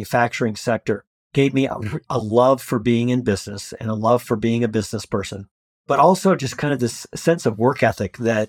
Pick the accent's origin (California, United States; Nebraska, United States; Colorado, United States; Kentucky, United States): Colorado, United States; I grew up in a really rural part of Colorado. The closest town to me had a population of 350